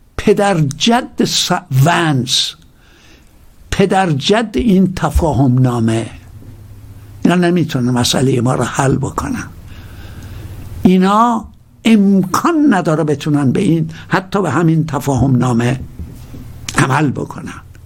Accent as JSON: {"language": "Persian", "country": "Iran", "moved": "yes", "said": "موقعی که فهمید من از ایران اومدم"}